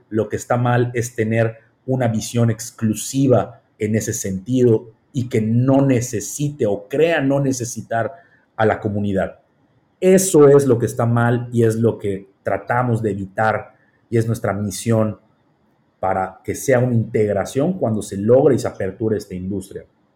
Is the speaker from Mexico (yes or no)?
yes; Yucatán, Mexico; eso me parece lo peor que hacemos como yucatecos en muchas industrias